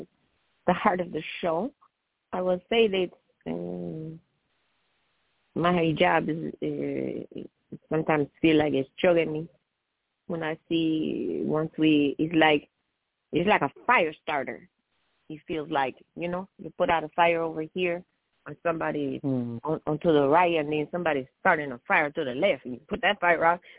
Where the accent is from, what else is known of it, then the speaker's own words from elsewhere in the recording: Midwest, United States; I said, I grew up in the Midwest. I can see a tornado brewing.